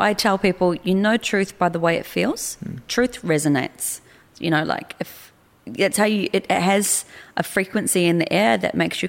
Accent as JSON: {"language": "English", "country": "New Zealand", "said": "Well, I'm from New Zealand. Our history is what, 130 years old at best?"}